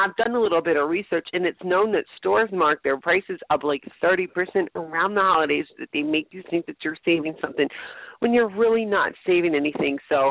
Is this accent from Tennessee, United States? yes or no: yes; Tennessee, United States; We're all going to Tennessee. I'm from Tennessee.